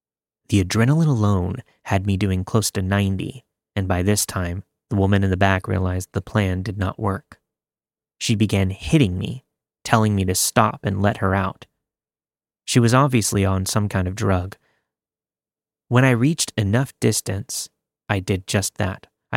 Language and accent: English; California, United States; moved away as an adult; I was 22 years old and was leaving my home state of California to head east for my corrections job.